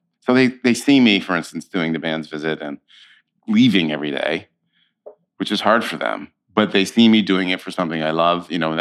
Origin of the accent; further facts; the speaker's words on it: San Francisco, California, United States; also born or lived in Berkeley; I grew up in San Francisco, and they have a professional theater company there called the American Conservatory Theater.